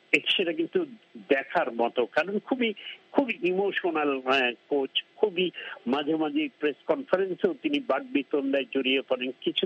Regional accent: Bangladesh; বললাম তোমার সাথে একটা ছবি কি উঠাতে পারো, আমরা বাংলাদেশি জার্নালিস্ট

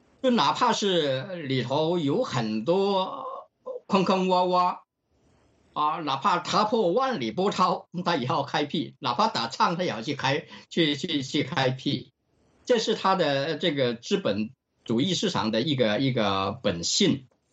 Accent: Australia; 这个Murdoch 是我们澳大利亚人啊

